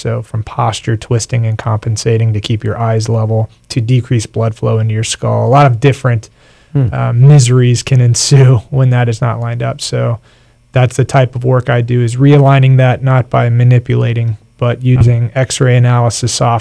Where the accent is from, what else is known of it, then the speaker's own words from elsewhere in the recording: Miami, Florida, United States; born there; I was born in Miami.